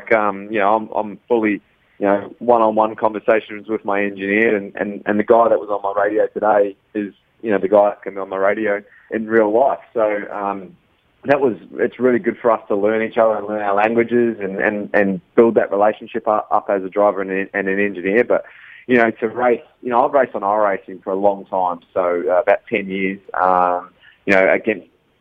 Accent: New Zealand; But look, as a Kiwi

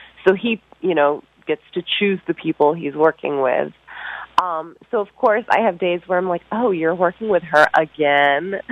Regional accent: New York City, New York, United States; but I grew up in New York City. Like that's I think it kind of comes with the territory when you grow up here.

